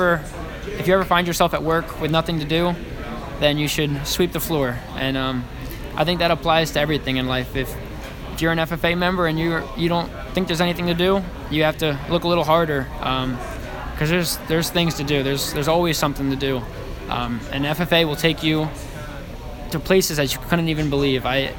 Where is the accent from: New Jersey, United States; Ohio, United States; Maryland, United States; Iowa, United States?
New Jersey, United States; Newport; I'm from Newport, New Jersey. I am a graduate of Cumberland Regional High School.